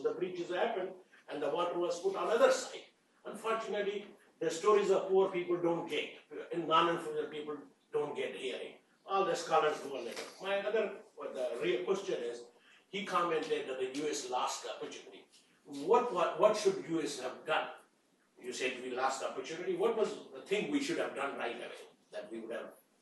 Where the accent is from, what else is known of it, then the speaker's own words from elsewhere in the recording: Sindh, Pakistan; I am from Sindh, Pakistan originally.